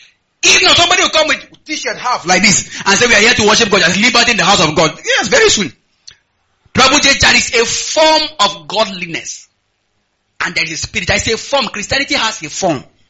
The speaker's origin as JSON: {"language": "English", "region": "Kogi", "country": "Nigeria", "said": "I say, I am from the north. In the north, don't do like this."}